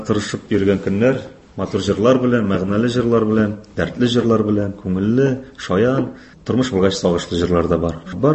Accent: Bashkortostan, Russia; Башкортстаныма да рәхмәтлемен. Ул туган ягым

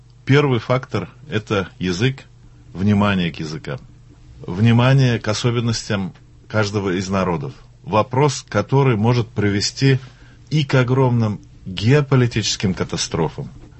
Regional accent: Agryz, Tatarstan, Russia; когда летом мы были в гостях у себя на родине, в Агрызе, в Удмуртии, в Ижевске.

